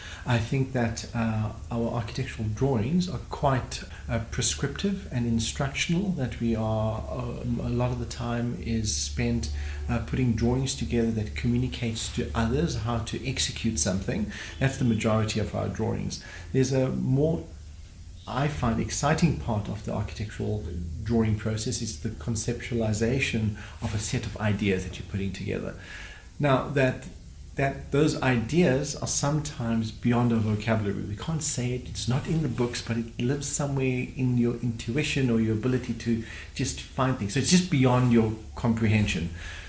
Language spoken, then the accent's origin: English; Cape Town, Western Cape, South Africa; I'm from Cape Town and decided to make a move to the big bad city in order to expand one's thinking and craft.